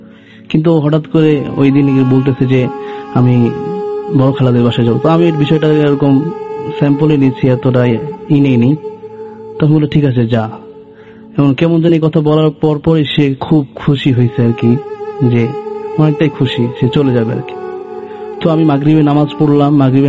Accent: Chuadanga, Khulna Division, Bangladesh; আমরা বেড়াতে যাই আমার গ্রামের বাড়ি চুয়াডাঙ্গা, এবং আমরা দিননাথপুর গ্রামে থাকি।

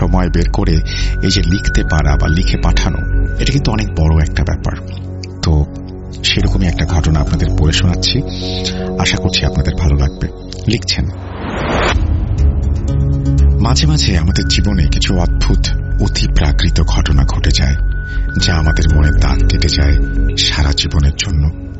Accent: Narsingdi, Dhaka Division, Bangladesh; moved away as an adult; now in Jeddah, Saudi Arabia; আমার বাড়ি ঢাকা বিভাগে নরসিংদী জেলার খোরাসানে। বর্তমানে আমি সৌদি আরবের জেদ্দার বাস্কিন রবিন্স আইসক্রিম কোম্পানিতে একটি আইসক্রিম পার্লারের ব্রাঞ্চ ম্যানেজার হিসেবে নিযুক্ত আছি।

